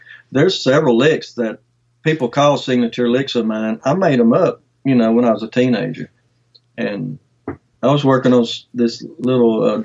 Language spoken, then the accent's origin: English; Murfreesboro, Tennessee, United States; There was so many good players in my area. I grew up in Murfreesboro.